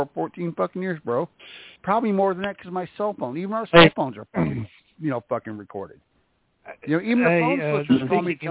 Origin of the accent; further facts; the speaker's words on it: the Ozarks, United States; well, I'm from the Ozarks. I'm down here towards Arkansas.